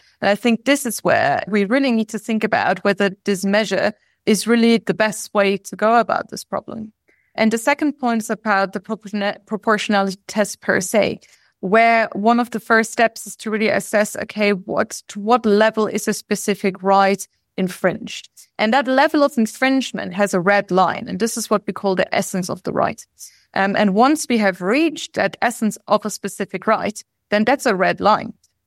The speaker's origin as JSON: {"language": "English", "country": "Germany", "said": "I think, of course, I'm from Germany and I work a lot in the EU"}